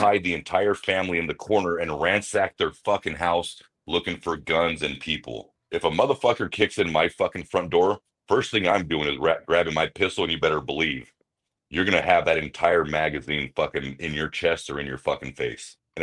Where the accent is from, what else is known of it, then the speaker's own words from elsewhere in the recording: United States; Trust me, I'm an American pride as it fucking gets. I love my fucking country